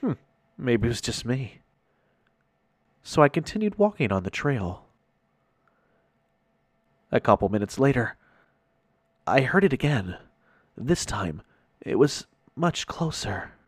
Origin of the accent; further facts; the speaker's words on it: Waco, Texas, United States; I'm born and bred in Waco, Texas, which is south of Fort Worth.